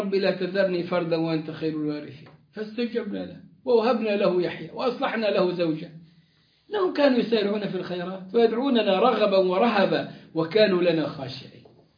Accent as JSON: {"language": "Arabic", "country": "Egypt", "said": "أوه ولية، نحن عندنا في مصر الولية لو قالوا لها يا ولية تولول"}